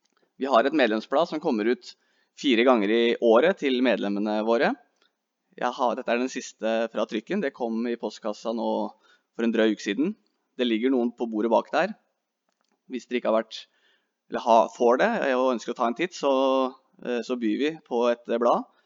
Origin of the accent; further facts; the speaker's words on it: Eastern Norway, Norway; Jeg jo blir jo kalt søring her oppe, men jeg er egentlig østlending, da.